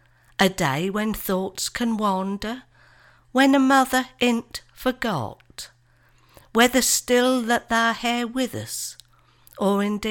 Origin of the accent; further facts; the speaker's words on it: Swardeston, East of England, United Kingdom; born there; I was born in Swordston. I was on the B1113 route, that's between Mulbarton and Keswick.